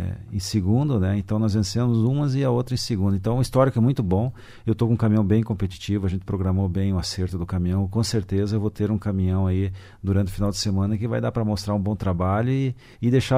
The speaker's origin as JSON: {"language": "Portuguese", "town": "Francisco Beltrão", "region": "Paraná", "country": "Brazil", "lives_now": "Curitiba, Brazil", "said": "Sou de Francisco Beltrão. Atualmente, hoje moro em Curitiba por parte do automobilismo também, desde 2011"}